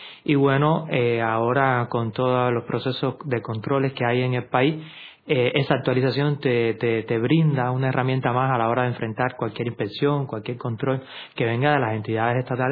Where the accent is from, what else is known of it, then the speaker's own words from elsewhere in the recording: Isla de la Juventud, Cuba; Yo cuando me gradué, vengo de la Isla de la Juventud, cuando me gradué me quedé en la universidad impartiendo clases de contabilidad